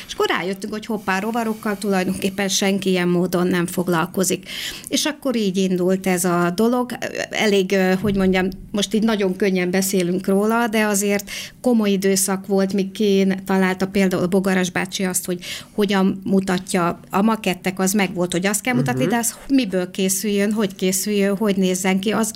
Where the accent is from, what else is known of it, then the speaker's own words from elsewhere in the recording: Great Hungarian Plain, Hungary; Hát el kell, hogy mondjam, hogy az Alföldön nőttem föl. Abban az időszakban voltam gyerek, nem ma, amikor az amerikai szövőlepke invázió volt.